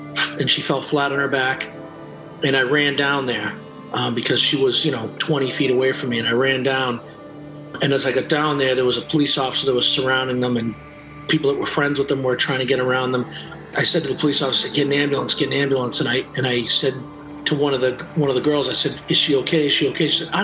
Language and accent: English; Brockton, Massachusetts, United States; she was from Bridgewater, which I'm from Brockton.